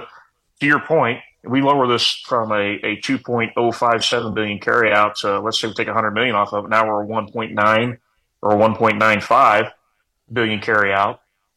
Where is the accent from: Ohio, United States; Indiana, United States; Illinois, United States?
Illinois, United States; Illinois, I would argue with, my home state, Illinois.